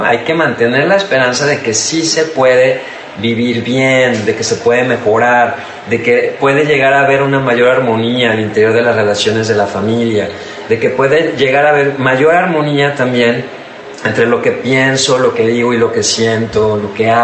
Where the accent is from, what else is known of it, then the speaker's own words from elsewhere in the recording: Mexico; Como mexicanos tenemos muy incorporada a la comida